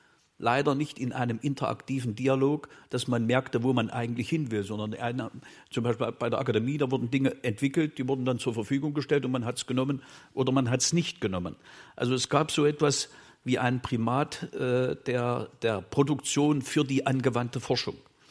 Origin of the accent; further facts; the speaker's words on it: Saxony-Anhalt, Germany; also born or lived in Thuringia / Dresden; Ich bin in Thüringen geboren, habe in Sachsen-Anhalt mein Abitur abgelegt und in Dresden studiert, promoviert und habilitiert.